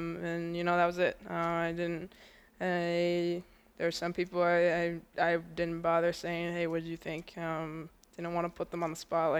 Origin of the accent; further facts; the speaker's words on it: Ankeny, Iowa, United States; also born or lived in Ames; I was born in Ames. I moved here the summer before my third grade year, and I've lived in Ankeny ever since.